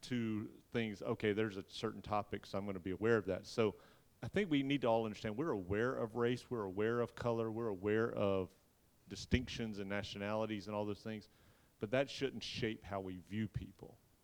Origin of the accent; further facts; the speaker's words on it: Atlanta, Georgia, United States; I grew up growing up in Atlanta in the late 70s, early 80s as just a little kid.